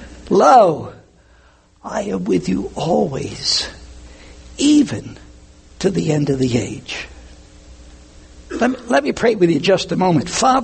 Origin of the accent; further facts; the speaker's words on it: Camden, New Jersey, United States; As a little kid growing up in South Camden, any of you know where South Camden? No. Not Delaware. New Jersey. The one across the river from South Philly.